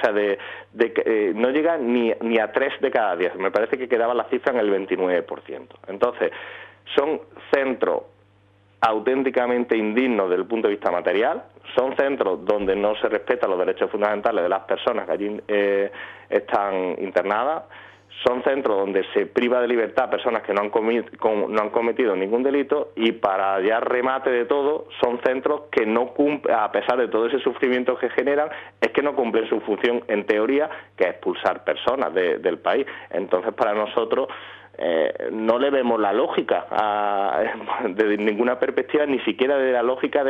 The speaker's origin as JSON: {"language": "Spanish", "region": "Andalusia", "country": "Spain", "said": "el que tenemos aquí más cercano en mi tierra, en Andalucía"}